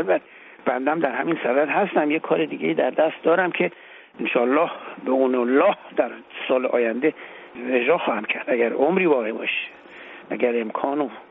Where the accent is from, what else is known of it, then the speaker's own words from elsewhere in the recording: Iran; به عنوان یک ایرانی سال نو خورشیدی، عید سعید نوروز و این ودیعه فرخنده باستانی رو به همه ایرانی ها هر کجا هستند